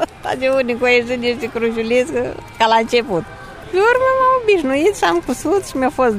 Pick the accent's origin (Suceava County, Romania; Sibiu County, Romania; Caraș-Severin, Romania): Suceava County, Romania; Mănăstirea Humorului; Sunt din Mănăstirea Humorului